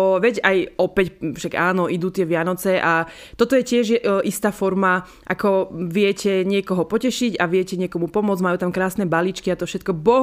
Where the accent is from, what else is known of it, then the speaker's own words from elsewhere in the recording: Vechec, Prešov Region, Slovakia; cítim sa tam ako u nás doma vo Vechci.